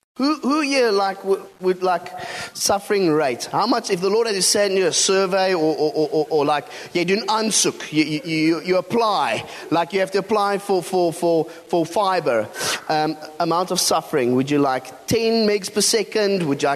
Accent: Cape Town, Western Cape, South Africa; I come from Cape Town.

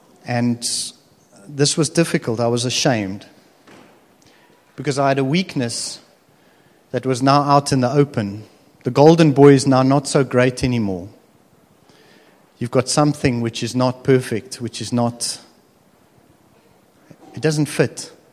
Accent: Stellenbosch, Western Cape, South Africa; Growing up in Stellenbosch, alcohol is part of the kind of the daily routine.

